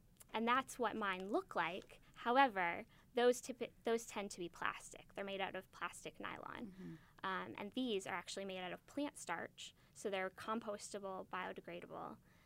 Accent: Indianapolis, Indiana, United States; now in New York City, United States; So I started the brand in New York City, but I am from Indianapolis. So right now I'm sort of straddling both cities.

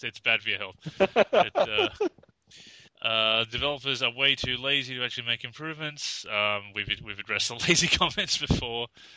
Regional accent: Australia; I apologize for my pronunciation. I'm an Australian. It's a wonder you can understand me.

